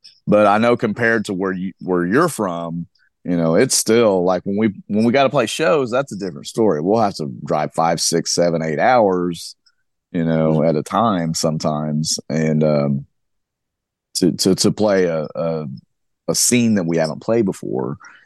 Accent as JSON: {"language": "English", "town": "Joplin", "region": "Missouri", "country": "United States", "said": "And we're from Joplin, Missouri, actually. It's like 4 hours. We're like 4 hours west, basically, sure, southwest of St. Louis."}